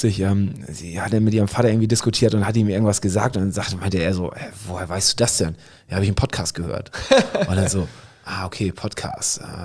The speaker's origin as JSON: {"language": "German", "town": "Friedrichstadt", "region": "Schleswig-Holstein", "country": "Germany", "tie": "born or raised there", "said": "In der Nähe von Husum bei Wittbeck. Schwab steht die Ecke. Und ich komme ja da aus der, das ist ja meine Ecke, wo ich aufgewachsen bin in Friedrichstadt."}